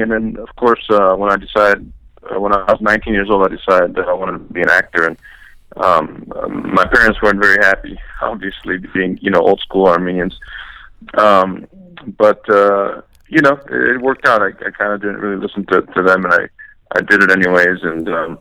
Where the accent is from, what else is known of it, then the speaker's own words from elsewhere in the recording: Los Angeles, California, United States; Yeah, I'm from L.A., born and raised, I grew up out here. I've never moved.